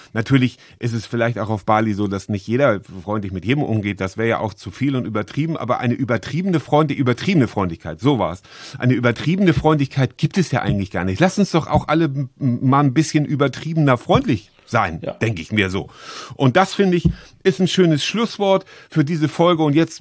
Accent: Germany; Und dann habe ich als Deutscher versucht, das auch einzuordnen

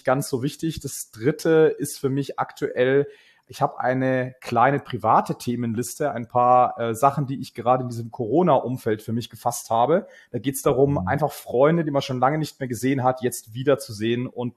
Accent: Karlsruhe, Baden-Württemberg, Germany; born there; now in Munich, Germany; Ich bin geboren in Karlsruhe, habe dort studiert, Wirtschaftsingenieurwesen an der Uni, bin dann in die große weite Welt der Unternehmensberatung nach München gegangen.

